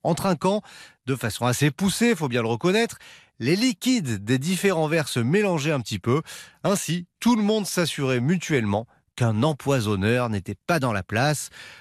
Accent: France; Cette manie de faire chin-chin n'est arrivée chez nous en France

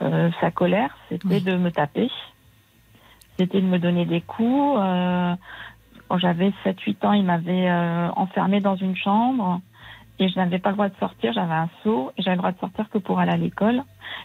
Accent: Algeria; born there; moi, je suis née en Algérie.

